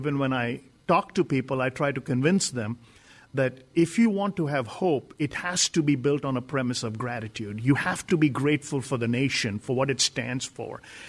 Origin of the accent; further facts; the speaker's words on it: India; because I grew up in India